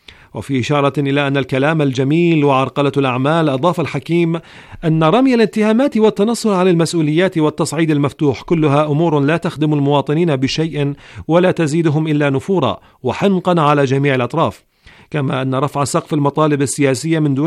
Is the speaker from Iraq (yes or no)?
yes; Iraq; كما تعلمنا من التجربة كعراقيين